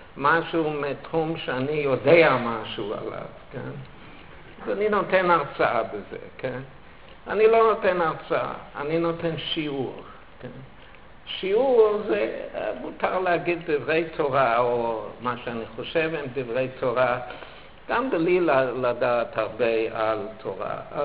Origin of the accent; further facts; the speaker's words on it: United States; now in Israel; מפני שאני זוכר, כשהייתי ילד בארצות הברית